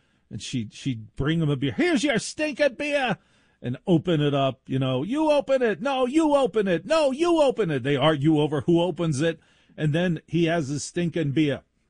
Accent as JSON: {"language": "English", "town": "Maplewood", "region": "New Jersey", "country": "United States", "tie": "born or raised there", "said": "When I was a kid growing up in Maplewood, New Jersey, I'd see this stuff on TV, and I'm like, that has nothing to do with my home."}